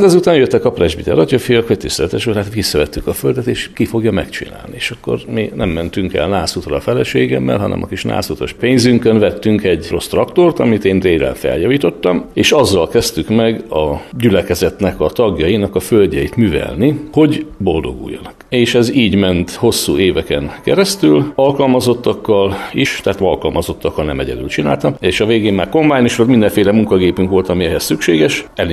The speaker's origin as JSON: {"language": "Hungarian", "town": "Matolcs", "region": "Szabolcs-Szatmár-Bereg", "country": "Hungary", "tie": "born there", "said": "Matolcson születtem, református családban."}